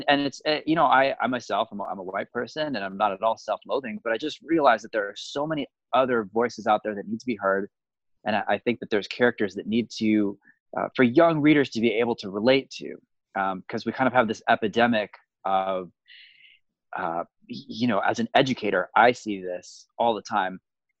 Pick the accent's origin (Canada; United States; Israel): United States; Hawaii; now in San Diego, United States; I'm from Hawaii and currently live in San Diego.